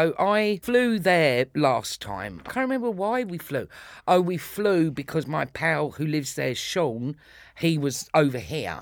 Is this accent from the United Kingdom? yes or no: yes; Islington, London, United Kingdom; born there; No, I was born in Islington. I was born, there's a Royal Free Hospital in Hampstead, but it used to be on the Liverpool Road in Islington.